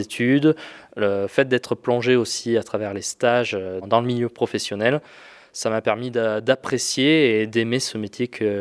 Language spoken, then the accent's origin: French; Auvergne-Rhône-Alpes, France; déjà je suis originaire du bassin de Nobona et après les études, je ne me voyais pas partir ailleurs spécialement et je me voyais principalement revenir ici.